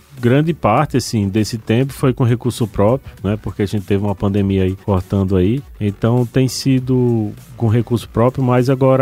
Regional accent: Rio Grande do Norte, Brazil; Eu nasci e morei no Rio Grande do Norte, né? Assim, no interior do estado a gente tem muito subdesenvolvimento, né?

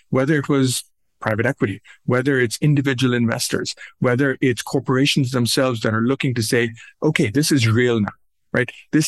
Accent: Pakistan; now in United States; So look, I grew up in South Asia. I was born and raised in Pakistan. I saw a whole bunch of change go on in the country that I was, and then I came to study in the US.

